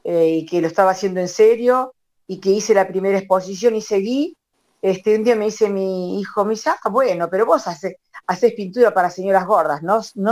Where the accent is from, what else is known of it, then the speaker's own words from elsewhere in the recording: Argentina; como Argentina tengo la esperanza de que, qué sé yo, que no nos vayamos para atrás de vuelta